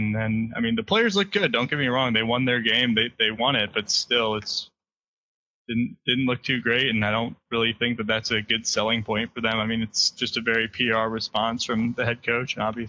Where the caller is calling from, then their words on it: Fort Myers, Florida, United States; I'm calling from Fort Myers, Florida.